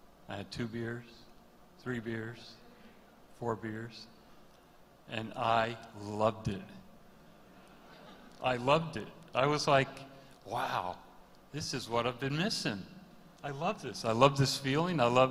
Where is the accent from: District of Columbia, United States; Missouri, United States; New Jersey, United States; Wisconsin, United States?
New Jersey, United States; Okay, so I grew up in New Jersey. some Jerseyites here.